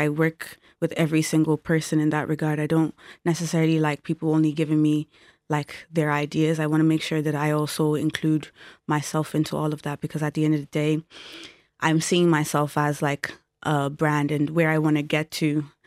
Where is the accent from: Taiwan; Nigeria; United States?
Nigeria; now in Ireland; me being like Nigerian, like coming here in Ireland, being black, a black woman as well